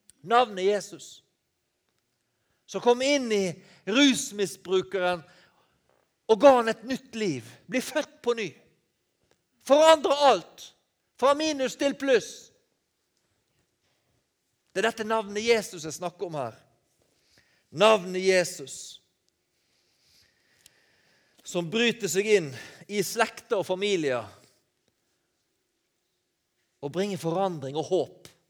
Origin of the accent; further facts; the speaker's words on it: Western Norway, Norway; Jeg er vestlending. Vi klarer oss selv.